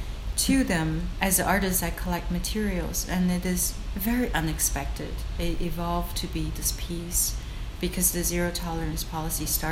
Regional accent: China; English is a second language; moved away; I'm an immigrant. I came from China. I've lived here for 20-some years.

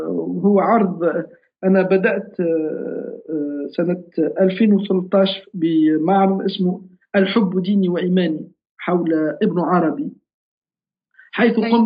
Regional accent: Tunisia; انطلاقا من موقعي كتونسي وكعربي، لازم أني أكون منفتح عن العالم لكن بلوني العربي.

